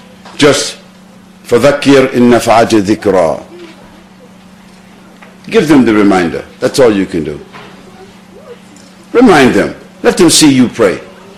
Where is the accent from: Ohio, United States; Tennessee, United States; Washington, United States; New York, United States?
New York, United States; Brooklyn; born or raised there